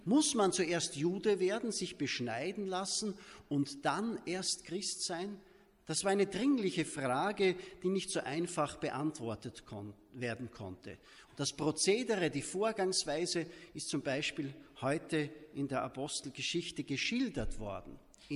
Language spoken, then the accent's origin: German; St. Jakob im Walde, Styria, Austria; aus meiner näheren Heimat Ratten und St. Jakob im Walde, wo ich her bin